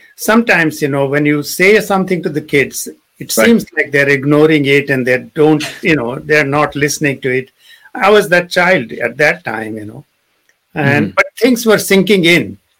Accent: India; when we grew up in India, every time you go, you know, in the village or anywhere

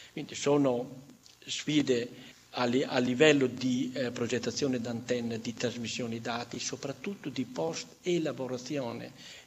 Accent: Emilia-Romagna, Italy; noi sappiamo l'italiano, io sono romagnolo, conosco bene il romagnolo

